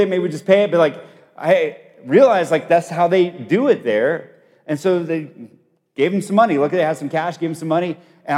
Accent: Colombia; when I grew up in Colombia, South America

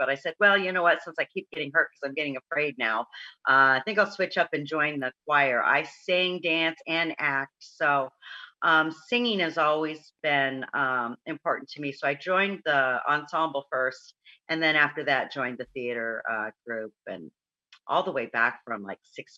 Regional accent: San Diego, California, United States; Well, I'm from San Diego, California, and I grew up in foster homes.

